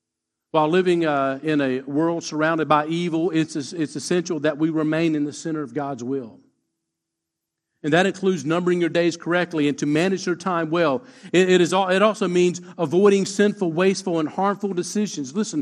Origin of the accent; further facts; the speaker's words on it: United States; now in Australia; Growing up in the States, we had a set time that we start church.